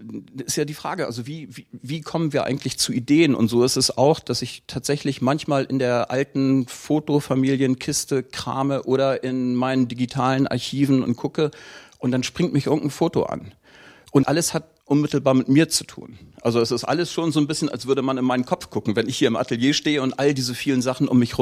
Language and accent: German; Osten, Lower Saxony, Germany; born there; Also tatsächlich bin ich in eine Seefahrerfamilie reingeboren